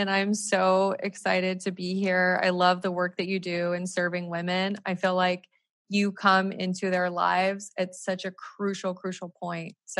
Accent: Montana, United States; I mean, I grew up in Montana on a farm. So, you know, like very much hard work background.

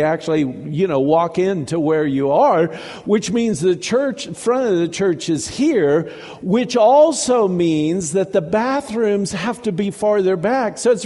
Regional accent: Kansas, United States; I'm from Kansas originally, so that's the other reason you have to like me. I'm a farmer, all right? I'm a wheat farmer from Kansas.

